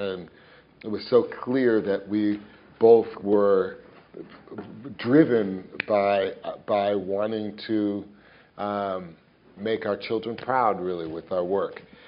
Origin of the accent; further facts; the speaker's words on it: New York City, New York, United States; Maybe because I was raised in New York City, which is this melting pot